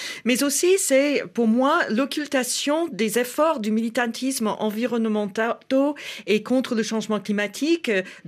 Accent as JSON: {"language": "French", "country": "United States", "second_language": "French", "said": "les deux pays que je connais le mieux, donc les États-Unis, mon pays d'origine"}